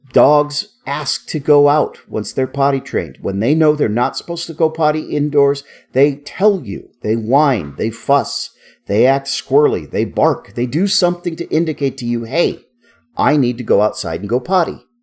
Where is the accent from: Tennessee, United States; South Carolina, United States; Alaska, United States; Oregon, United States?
Alaska, United States; I use sled dog commands because that's what I learned when I was growing up in Alaska mushing dogs.